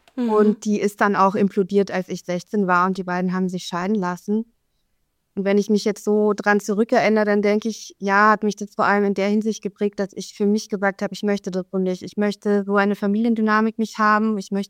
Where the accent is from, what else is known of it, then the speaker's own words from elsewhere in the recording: Munich, Bavaria, Germany; Also, ich bin 1984 in München geboren und bin dort auch aufgewachsen.